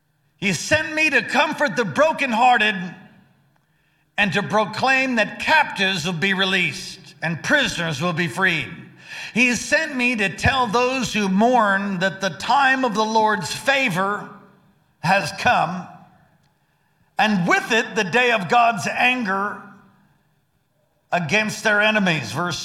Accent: New York, United States; also born or lived in California / Washington / Hawaii; I grew up in New York. And I lived in California. And from there, I went to Washington, lived in the Seattle area. And I eventually ended up in Hawaii, and I lived in Hawaii for a total of 14 years.

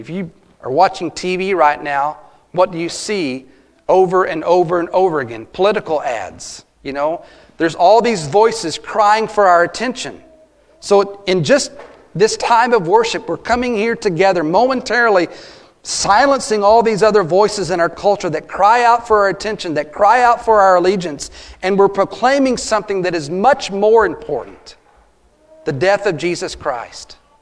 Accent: Glen Rose, Texas, United States; While I was down in Glenrose this past week, the only day that I was in Glenrose, my hometown, one of my uncles passed away.

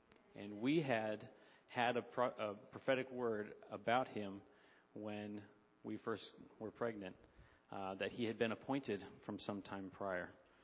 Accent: California, United States; we come from California. So all of our family's out on the West Coast.

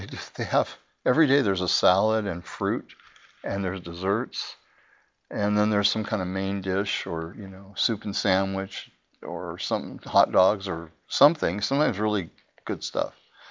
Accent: United States; I am an American and I am rich.

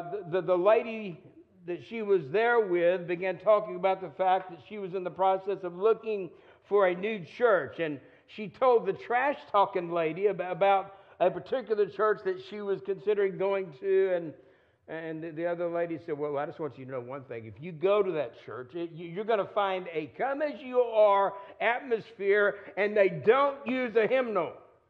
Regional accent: Texas, United States; moved away as an adult; now in Missouri, United States; Many of you know that I was raised in Texas and I moved from Missouri from Texas to Missouri to go to Southwest Baptist University in Baltimore.

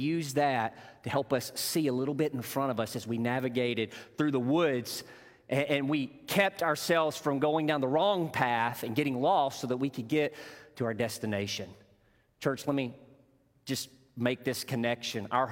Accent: Arkansas, United States; Growing up in Northeast Arkansas, my father, my brother, and I, we were avid duck hunters.

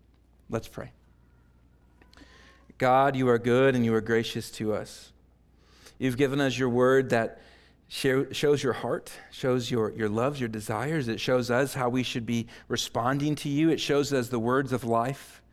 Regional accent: Oklahoma, United States; I was born and raised in Oklahoma

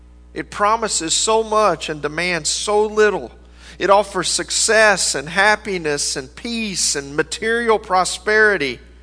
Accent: United States; We're in America. That's beside the point, isn't it? Being an American is not going to get me into heaven, okay?

